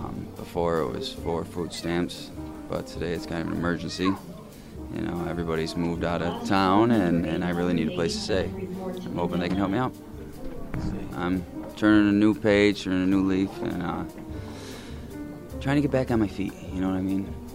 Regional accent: Syracuse, New York, United States; also born or lived in Binghamton; I'm originally from Binghamton. Came up here when I was about 6, though, and I've been in Syracuse ever since.

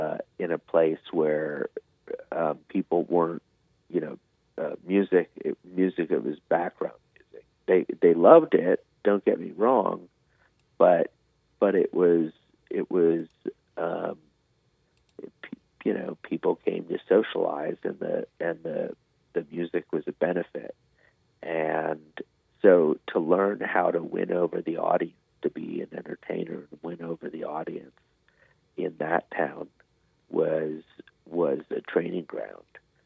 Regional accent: San Diego, California, United States; also born or lived in Philadelphia; I was born in Philly, and my folks moved to San Diego

